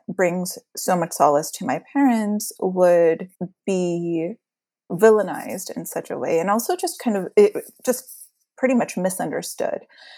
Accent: California, United States; In a very small town in the Central Valley in California.

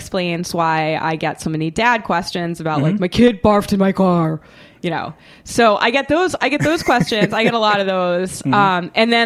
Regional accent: Boston, Massachusetts, United States; I'm from Boston.

